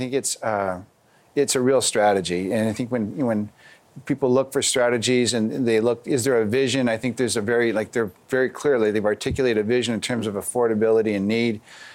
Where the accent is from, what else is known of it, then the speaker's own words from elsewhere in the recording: Thunder Bay, Ontario, Canada; Like, I couldn't imagine myself growing up in Thunder Bay not having a roof over my head.